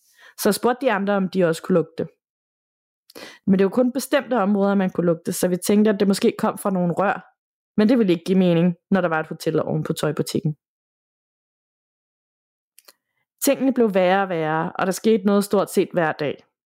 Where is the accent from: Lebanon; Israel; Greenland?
Greenland; Nuuk, Sermersooq; Jeg var lige begyndt at arbejde i en tøjbutik i min hjemby Nuuk i Grønland